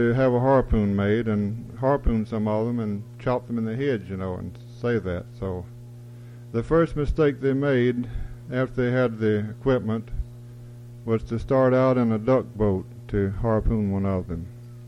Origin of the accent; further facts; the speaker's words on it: Putnam County, United States; You know, I hail from Putnam County, where the big bass grow and where they swim and where they bite once in a while